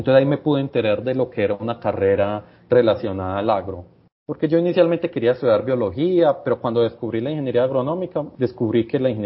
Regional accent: Medellín, Antioquia, Colombia; Pues yo soy de Medellín, nací y crecí en Medellín, sin embargo, pues toda la familia de mi papá es de Entre Ríos, entonces pues, yo pasaba mucho mis vacaciones allá, en Entre Ríos, en Santa Rosa de Osos, entonces siempre he estado como muy ligado al norte cercano

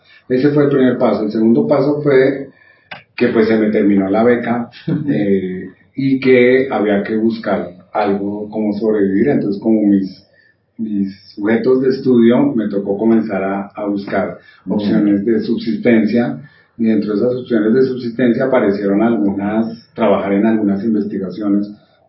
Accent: Colombia; now in Mexico; me aceptaron, pues justamente el 31 de octubre del 2004 me dieron la carta de naturalización. Pues sigo siendo colombiano de nacimiento, sigo queriendo a Colombia, pero pues sí, vivo en México, trabajo en México.

